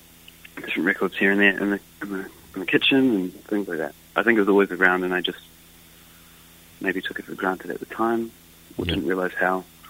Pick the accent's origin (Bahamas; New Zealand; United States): New Zealand; Hawke's Bay; So I live in Hawke's Bay. Yeah. And grew up here pretty much.